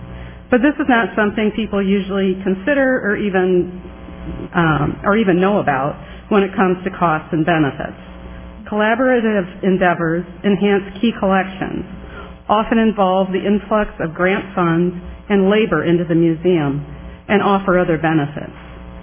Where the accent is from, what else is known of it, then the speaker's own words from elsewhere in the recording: Michigan, United States; I am from Michigan.